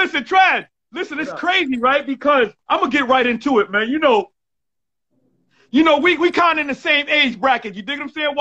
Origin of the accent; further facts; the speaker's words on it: Bronx, New York, United States; And at that time, I'm from the Bronx.